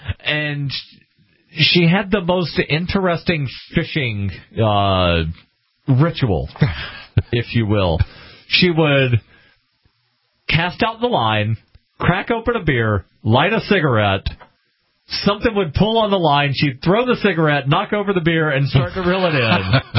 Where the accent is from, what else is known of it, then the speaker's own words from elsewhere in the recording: Alabama, United States; Don't remember generic beer because I grew up in Alabama and all of the beer was served in a special section.